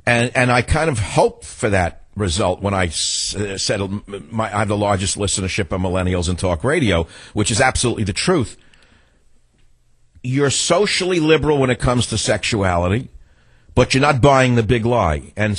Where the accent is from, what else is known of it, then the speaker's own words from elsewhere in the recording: San Francisco, California, United States; Now we're going to move across the country to my hometown of, I'm going to try to say it correctly, San Francisco.